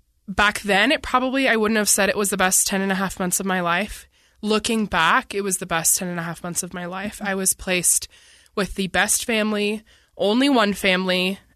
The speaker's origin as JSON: {"language": "English", "town": "Bloomington", "region": "Minnesota", "country": "United States", "tie": "born or raised there", "said": "Yeah, I grew up in Minnesota. I grew up in a suburb like about 15 minutes from Minneapolis called Bloomington, Minnesota. And I spent 14 years there. So that's where I claim to be from. That's home to me."}